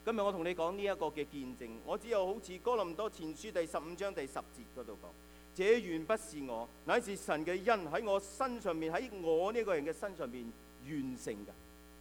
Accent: China; also born or lived in Hong Kong; 我在中国大陆出生成长，在香港受到最好的训练

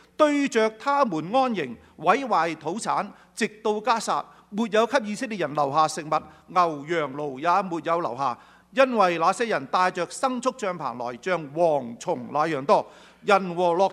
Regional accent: China; 我哋中國人就係咁噶啦

